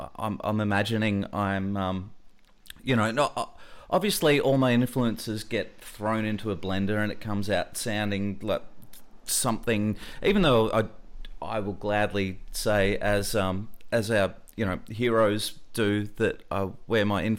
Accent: Melbourne, Victoria, Australia; I'm in my hometown of Melbourne

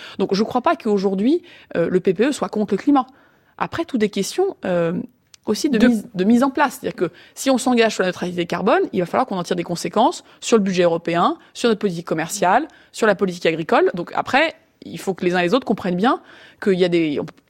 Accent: Calais, Hauts-de-France, France; moi, j'ai grandi à Calais une partie de mon enfance.

